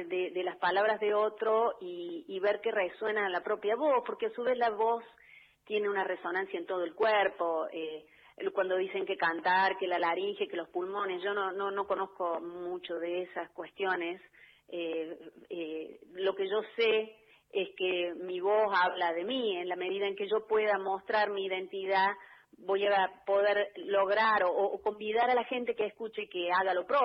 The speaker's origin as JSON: {"language": "Spanish", "region": "Córdoba", "country": "Argentina", "tie": "born or raised there", "said": "Yo nací en Córdoba capital, me crié en la ciudad de Córdoba"}